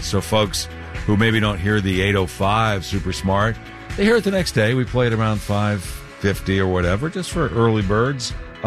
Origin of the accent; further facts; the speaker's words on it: Maine, United States; I tell you, I grew up in Maine, and I always thought I should like it.